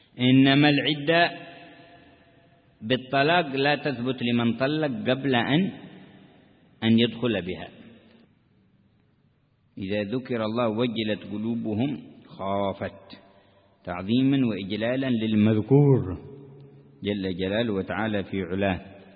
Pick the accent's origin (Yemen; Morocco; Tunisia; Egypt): Yemen; في بعض المدن، عندنا في اليمن